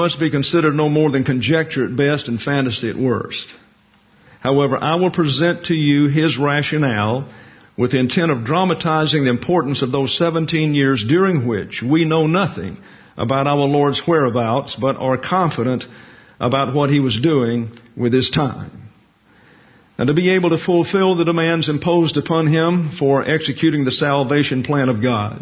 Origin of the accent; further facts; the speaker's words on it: the South, United States; I'm a redneck from the South.